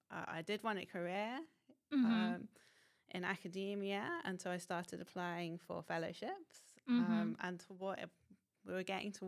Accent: Coventry, West Midlands, United Kingdom; And so I moved to the University of Birmingham, which is much closer to my hometown, Coventry. I actually commuted from Coventry to Birmingham during my PhD.

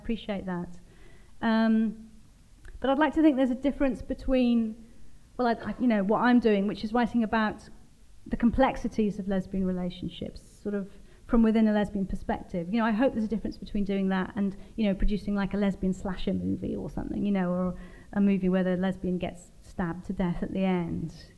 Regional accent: Wales, United Kingdom; also born or lived in London; now in Warwickshire, United Kingdom; I do visit Wales a lot, but I grew up in a very Anglo part of Wales, Pembrokeshire. And I feel that having lived away from Wales for so long and having only really quite a marginal connection with it, I would feel like a bit of a fraudster claiming a big Welsh identity now.

